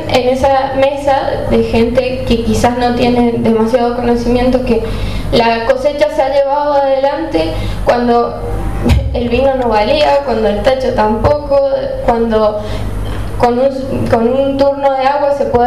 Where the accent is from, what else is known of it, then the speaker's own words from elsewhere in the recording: Lavalle, Mendoza, Argentina; nos representa como lavallinos, como mendocinos